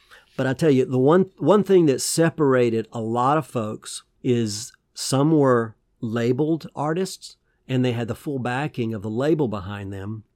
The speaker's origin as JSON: {"language": "English", "region": "Georgia", "country": "United States", "tie": "born or raised there", "said": "I used to go to drive-in movie theaters in my hometown in Georgia with my parents, and I was very, very little."}